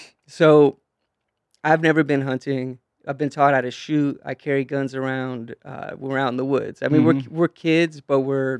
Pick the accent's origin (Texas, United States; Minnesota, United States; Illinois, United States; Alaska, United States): Alaska, United States; You know, growing up in Alaska, everybody thinks we were hunters.